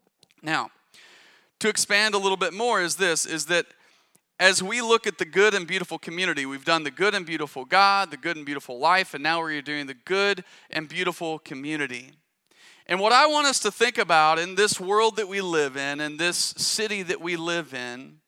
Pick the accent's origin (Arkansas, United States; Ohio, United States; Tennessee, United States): Arkansas, United States; I'm from Arkansas in the United States, and I have a kindred spirit for other Arkansans, you know.